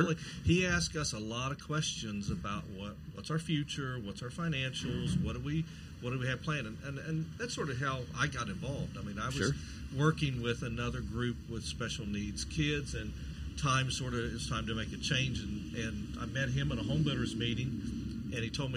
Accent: Staunton, Virginia, United States; I'm from Stanton, Virginia, and I have a Starliner.

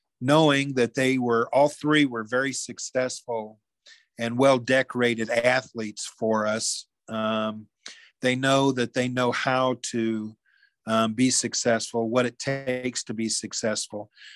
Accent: Kansas City, Missouri, United States; I grew up in Kansas City, went to North Kansas City High School, played baseball and basketball there, and went on to college.

